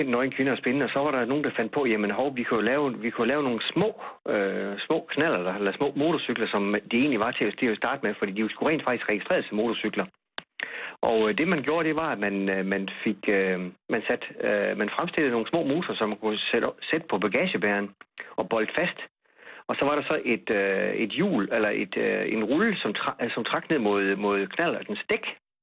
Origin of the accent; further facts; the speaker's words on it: West Jutland, Denmark; Jeg er født i 55, og jeg fik den faktisk allerede i 65. Og jeg kommer helt ud fra Vestjylland, et sted, hvor der var meget tyndt befolket, og stadig er det til en vis grad.